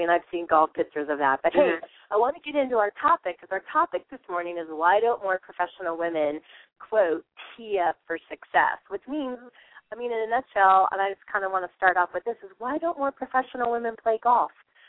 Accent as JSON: {"language": "English", "region": "Midwest", "country": "United States", "lives_now": "California, United States", "said": "I know I'm from the Midwest, so we'll say that right there. It's a whole different mindset in the Midwest, and now we're in California."}